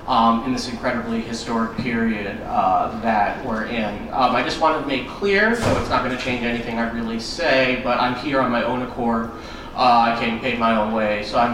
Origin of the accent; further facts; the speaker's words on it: New York City, New York, United States; It's just growing up in New York City, it's just something I can't shake.